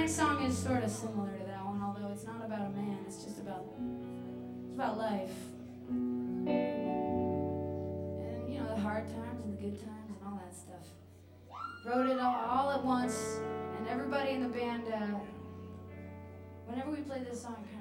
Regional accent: Vermont, United States; See, we're from Vermont.

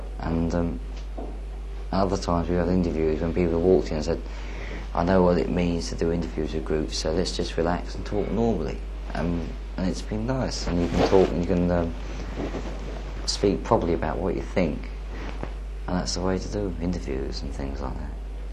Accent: England, United Kingdom; I go home to my hometown in England, and I've got all my old friends there

